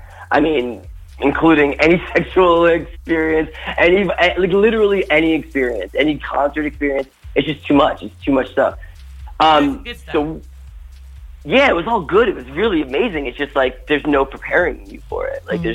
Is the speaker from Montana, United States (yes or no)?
no; Miami, Florida, United States; now in Boulder, United States; I'm originally from South Florida, from Miami, and I live now in Boulder, which is like a night and day world compared to where I'm from.